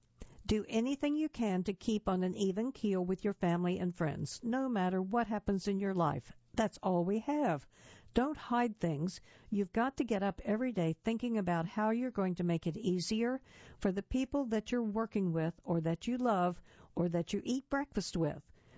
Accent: Asbury Park, New Jersey, United States; born there; I was born in Asbury Park, New Jersey. I was the baby.

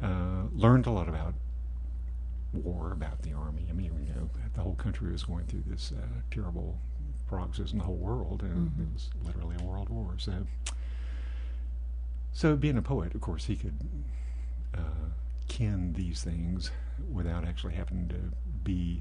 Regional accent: Charlotte, North Carolina, United States; I grew up in Charlotte, you know, not too far from Lancaster, actually.

